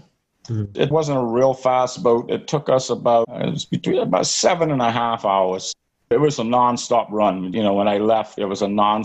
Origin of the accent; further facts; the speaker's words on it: Hatchet Bay, Eleuthera, Bahamas; born there; Well, I was born in Hatchet Bay, Eleuthera, in 1960.